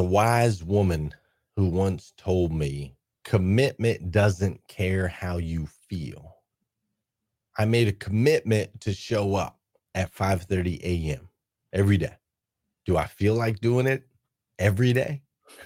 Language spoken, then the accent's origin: English; Arizona, United States; And I grew up in Arizona. And in Arizona back then, there was no football team.